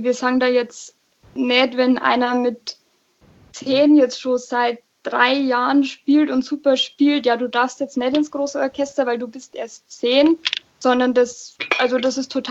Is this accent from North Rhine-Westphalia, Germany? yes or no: no; Nittenau, Bavaria, Germany; Ich komme nämlich eigentlich aus Fischbach, also aus der Stadt Nittenau quasi.